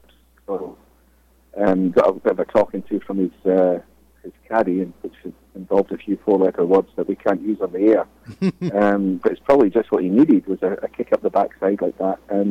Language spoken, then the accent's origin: English; Scotland, United Kingdom; I'm from Scotland, so Opens in England only count as half a major, unfortunately.